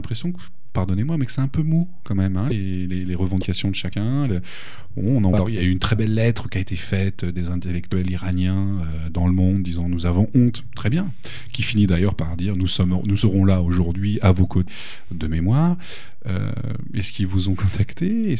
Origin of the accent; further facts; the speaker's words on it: France; en tant que Français